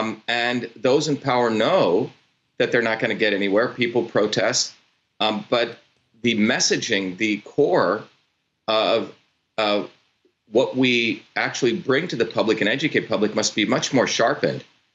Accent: India; now in United States; You know, I grew up in India. In 1963. I came to the United States in 1970.

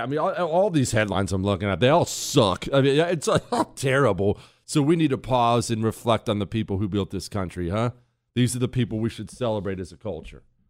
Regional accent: Ohio, United States; I'm from Ohio.

